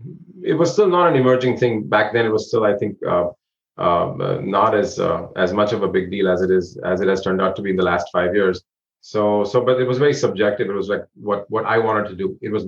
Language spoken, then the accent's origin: English; India; Born and raised in India, where I studied electronics and, finance at university.